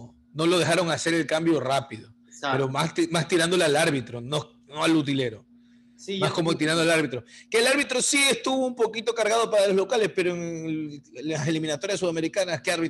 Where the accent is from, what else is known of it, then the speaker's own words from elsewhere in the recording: Ecuador; nosotros como ecuatorianos podemos viajar sin visa